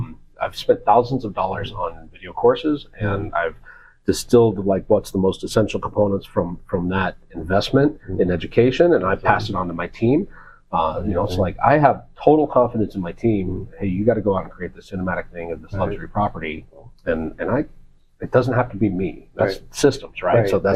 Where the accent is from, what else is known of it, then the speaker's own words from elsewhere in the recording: Nevada, United States; moved away as an adult; now in Las Vegas, United States; I'm from the North Shore, Tahoe, on the Nevada side.